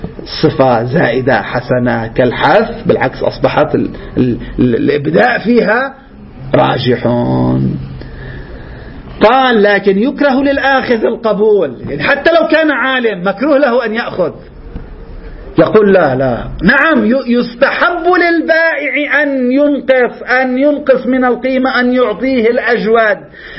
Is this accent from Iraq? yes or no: no; Lebanon; عندنا في لبنان نفس الشيء